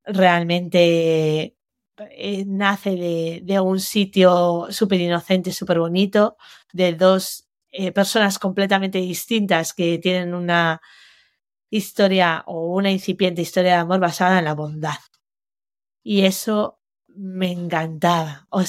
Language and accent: Spanish; San Martín de Unx, Navarre, Spain; cuyo nombre sale de la farmacéutica de mi pueblo, San Martín de Ux, que tenía la piscina del pueblo